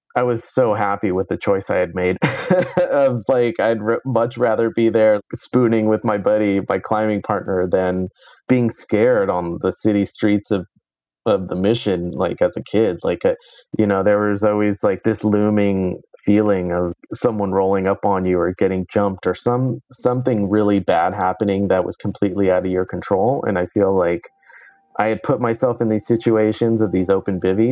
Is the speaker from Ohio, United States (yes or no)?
no; San Francisco, California, United States; I am from San Francisco originally and started climbing probably around 1998.